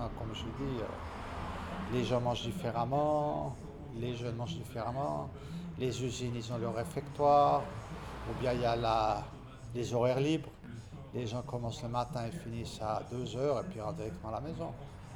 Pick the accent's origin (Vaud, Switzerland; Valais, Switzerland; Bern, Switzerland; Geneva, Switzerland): Bern, Switzerland; Renan; je suis un enfant de Renan, j'ai grandi à Renan, et puis la mentalité, je la connais. C'est une mentalité un peu spéciale parce que c'est beaucoup ouvrier